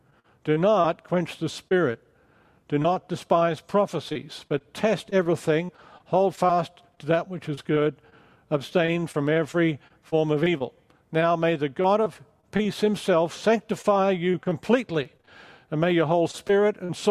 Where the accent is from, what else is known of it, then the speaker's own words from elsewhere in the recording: Australia; accent: mid-Atlantic, mid-Pacific; also born or lived in England; now in United States; I'm from Australia, spent many years in England as a missionary. Now I've been teaching in America for a number of years in seminaries.